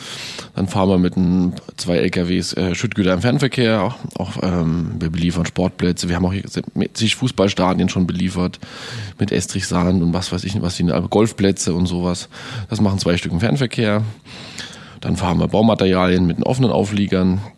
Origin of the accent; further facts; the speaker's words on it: Radebeul, Saxony, Germany; born there; Ich komme ja auch gebürtig aus Radebeul bei Dresden.